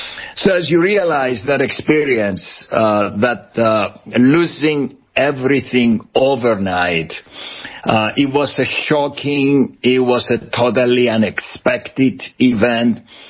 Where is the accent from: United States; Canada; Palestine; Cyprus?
Cyprus; I was born on the island of Cyprus. I'm Greek Cypriot. Actually, my wife and I were both Greek Cypriots. We grew up in Cyprus. And Jason, I was born in a very small village, no more than 1,000